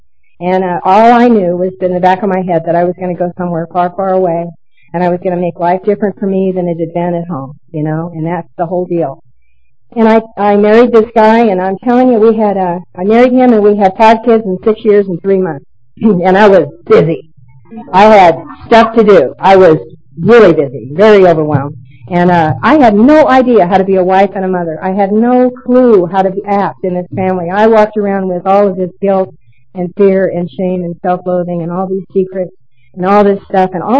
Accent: Billings, Montana, United States; Particularly, I grew up in Billings, and I did a lot of drinking up in Red Lodge in a little ski resort town

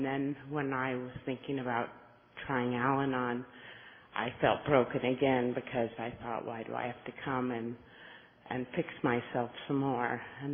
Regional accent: New York City, New York, United States; I'm from New York City.

